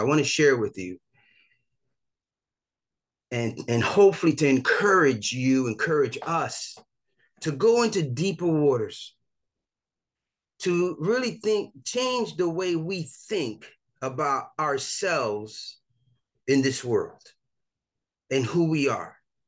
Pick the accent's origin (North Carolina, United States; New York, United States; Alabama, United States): New York, United States; I hail from Harlem. I am a son of Harlem.